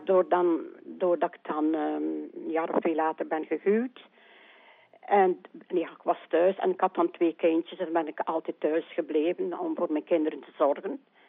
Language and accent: Dutch; Knesselare, East Flanders, Belgium; born there; Ik ben eigenlijk geboren te Knesselaren. Dus tegen de kant een Alter. Mee naar Brugse op, naar West-Vlaanderen op.